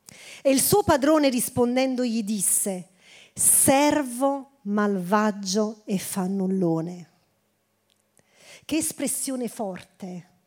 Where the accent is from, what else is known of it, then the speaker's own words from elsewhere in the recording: San Marco Evangelista, Campania, Italy; Sono di San Marco.